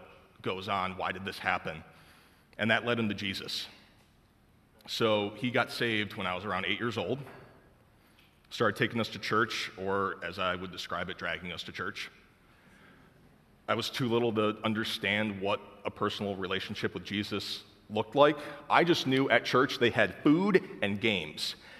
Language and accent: English; New York, United States; I'm from New York. Yeah, so being from New York, I believe in being real and raw with people.